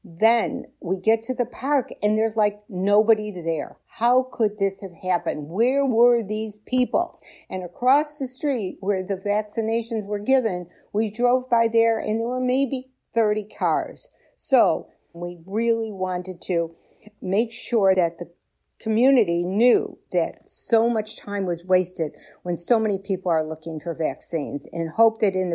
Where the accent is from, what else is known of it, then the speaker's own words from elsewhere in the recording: Boca Raton, Florida, United States; I'm from Boca Raton, Florida